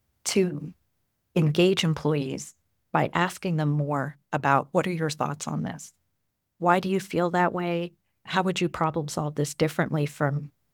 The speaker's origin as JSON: {"language": "English", "country": "Taiwan", "tie": "born or raised there", "also_born_or_lived": "Hong Kong", "moved": "as an adult", "lives_now": "United States", "said": "So I was brought up in Taiwan and Hong Kong, and I came to the United States to get my degrees, and then I started working here."}